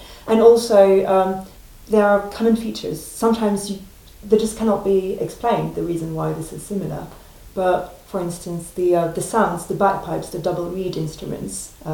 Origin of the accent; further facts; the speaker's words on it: Brittany, France; also born or lived in Paris / Lyon; so I'm from Brittany, I'm from the Gallo country, but I grew up abroad, I mean, outside of Brittany, in the mainly, I mean, Paris and then the Lyon and the southeast of France.